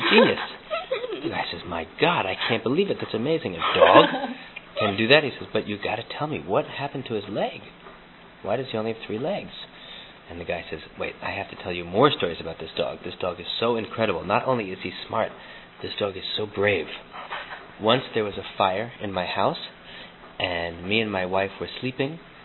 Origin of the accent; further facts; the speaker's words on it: United States; And I'm not Chinese, I'm American.